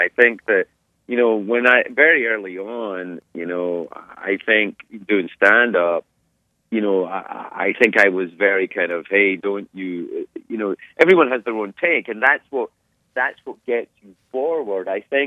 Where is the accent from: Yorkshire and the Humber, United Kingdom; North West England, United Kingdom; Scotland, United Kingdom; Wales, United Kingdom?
Scotland, United Kingdom; now in United States; So I'm still Scottish and I'm still American.